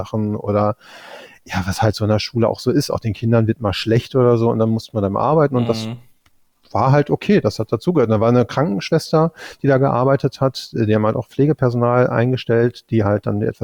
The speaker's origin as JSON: {"language": "German", "town": "Iserlohn", "region": "North Rhine-Westphalia", "country": "Germany", "also_born_or_lived": "Dortmund", "said": "Ich komme aus Iserlohn, aus dem Sauerland. Das sind so 50 Kilometer von hier entfernt. Wohne da auch immer noch oder wieder. Wir haben zwischendurch mal in Dortmund gewohnt."}